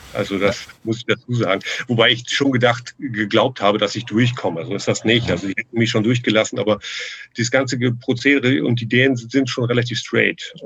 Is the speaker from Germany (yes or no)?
yes; Germany; wo ich gedacht habe, Mensch, ich als Deutscher werde jetzt echt nervös.